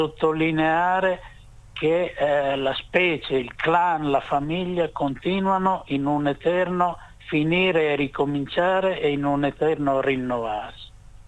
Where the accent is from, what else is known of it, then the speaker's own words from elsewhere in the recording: Emilia-Romagna, Italy; Io faccio un esempio che riguarda la mia terra, la Romagna.